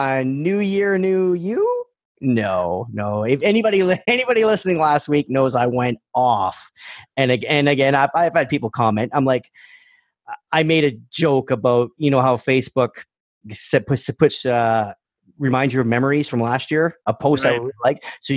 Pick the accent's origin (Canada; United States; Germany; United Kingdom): Canada; Valley East, Ontario; also born or lived in Scarborough; we grew up in Valley East, Ontario, which is just north of Sudbury, Ontario. But what they don't know, I was actually born in Scarborough. In the ghetto.